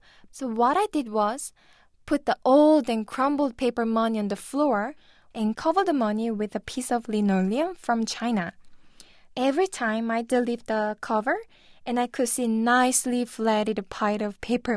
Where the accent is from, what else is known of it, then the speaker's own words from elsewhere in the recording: Chongjin, North Hamgyong, North Korea; English is a second language; I was born in 1991. And my hometown is Cheongjin in North Hamgyong province in North Korea.